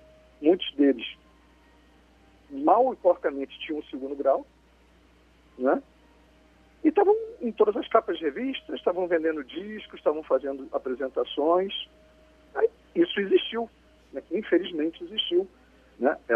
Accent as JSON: {"language": "Portuguese", "region": "Rio de Janeiro", "country": "Brazil", "said": "eu como carioca, né, vou dizer que no Rio de Janeiro era uma verdade."}